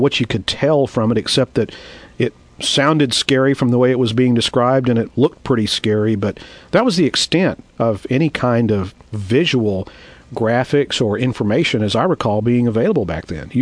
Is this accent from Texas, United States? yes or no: yes; Texas, United States; I saw this watching television as a child in my hometown in Texas.